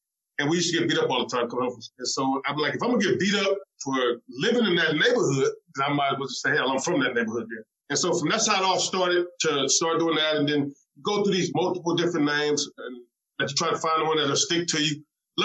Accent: California, United States; growing up, we've been there my whole life. I was born in 69, and I was born right there in California, same area.

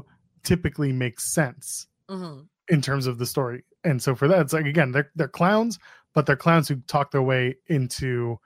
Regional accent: Canada; I am a Canadian. So my options are not the same as some of you U.S. people.

